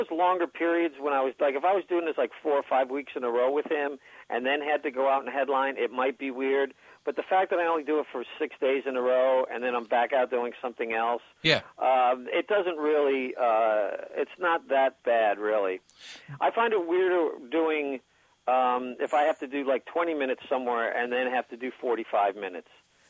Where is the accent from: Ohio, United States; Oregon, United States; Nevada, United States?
Nevada, United States; Las Vegas; like the fact that I come from Vegas, that I'm, you know, I'm a Vegas act